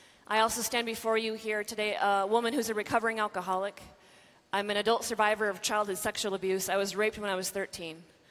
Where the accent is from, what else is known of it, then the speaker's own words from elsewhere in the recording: Corpus Christi, Texas, United States; I come from Corpus Christi, Texas, right? The great nation of Texas.